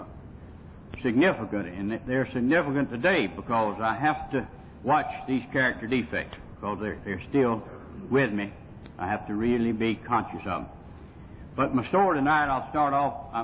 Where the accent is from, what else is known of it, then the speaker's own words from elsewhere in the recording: Fargo, North Dakota, United States; I was really born and raised in Fargo on the wrong side of the railroad track.